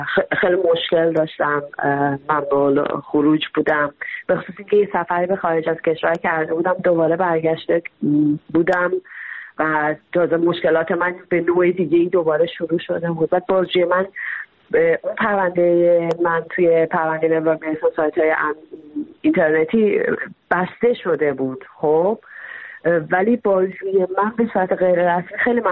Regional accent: Tabriz, East Azerbaijan, Iran; moved away as an adult; now in Atlanta, United States; من روزنامه نگارم، همین بچه تبریزم، الان هم دانشجوی ژورنالیسم هستم در آتلانتا.

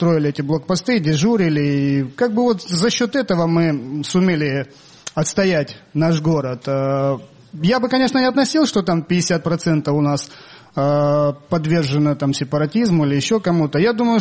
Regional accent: Svatove, Luhansk Oblast, Ukraine; Я со Сватова. Просто во время взрыва на складах снаряд прилетел, наш дом разрушен.

